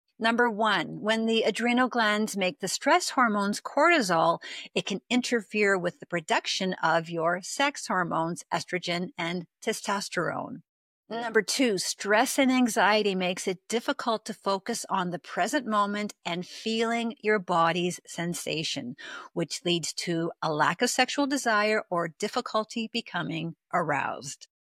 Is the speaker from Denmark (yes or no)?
no; Canada; I'm Canadian